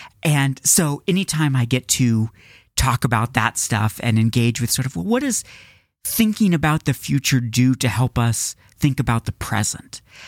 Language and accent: English; Topeka, Kansas, United States; So I attended Washburn University for my undergrad, which is in Topeka. It was my hometown school.